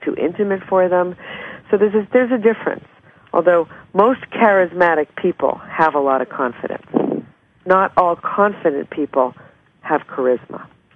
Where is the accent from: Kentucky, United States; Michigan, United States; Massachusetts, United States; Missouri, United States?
Massachusetts, United States; Well, I'm from Massachusetts. I don't know the Kennedys, but I certainly know a lot about them.